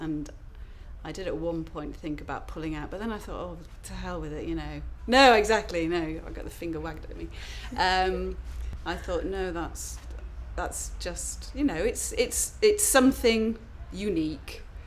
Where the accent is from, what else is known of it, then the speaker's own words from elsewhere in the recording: Hull, Yorkshire and the Humber, United Kingdom; My age is 44 and I am from Hull. I live in Hull.